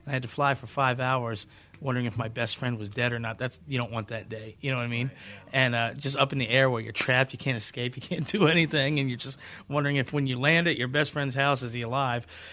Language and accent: English; Virginia, United States; Brett's from Pennsylvania. I'm from Virginia.